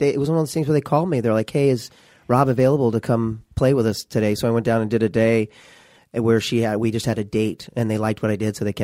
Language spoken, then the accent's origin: English; Missouri, United States; now in Los Angeles, United States; And she got out here. We're from Missouri.